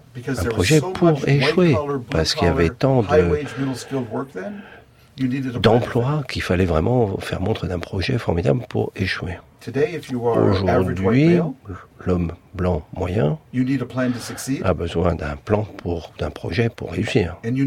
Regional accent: United States; Je suis américain, mais ce que je dis, je pense que ça s'applique à la France aussi.

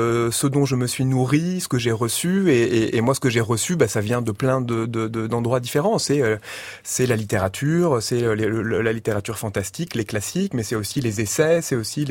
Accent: Brittany, France; j'ai grandi en Bretagne, dans le centre-Bretagne, dans un petit village du centre-Bretagne. Une éducation religieuse quand même.

